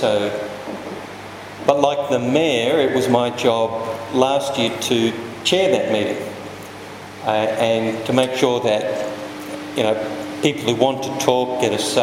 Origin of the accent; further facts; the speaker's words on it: Sydney, New South Wales, Australia; I grew up in Sydney, in Carlingford, which is in the northwest. And Epping Presbyterian is my home church